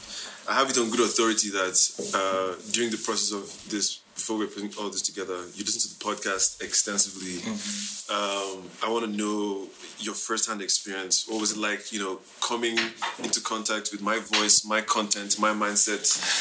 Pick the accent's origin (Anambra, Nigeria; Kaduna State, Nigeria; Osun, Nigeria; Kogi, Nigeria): Anambra, Nigeria; Enugu State, I'm from Anambra State.